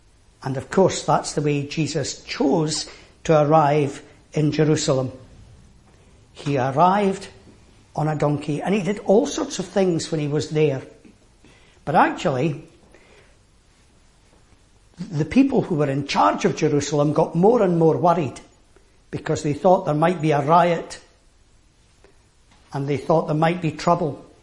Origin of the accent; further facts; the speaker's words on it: Langley, United Kingdom; I do remember the Queen arriving in my hometown when I was at school